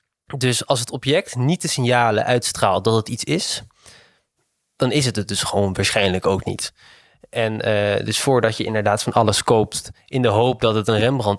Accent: Haarlem, North Holland, Netherlands; Ja, dat gezicht op Haarlem vind ik wel heel leuk, want ik ben een echte Haarlemmer.

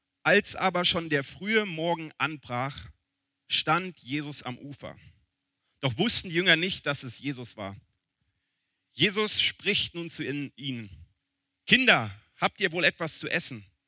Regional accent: Berlin, Germany; now in Wiedenest, Germany; Ich bin in Berlin groß geworden und habe seitdem immer in Städten mit mindestens 500.000 Menschen gewohnt, bis vor 3 Jahren. Jetzt wohne ich in Wiedenest. Ich glaube, wir haben keine 3.000 Einwohner dort.

